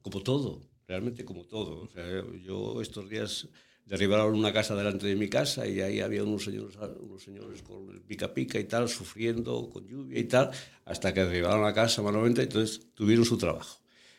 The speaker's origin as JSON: {"language": "Spanish", "town": "Cangas", "region": "Galicia", "country": "Spain", "tie": "born or raised there", "said": "yo cuando era pequeño que vivía en Cangas"}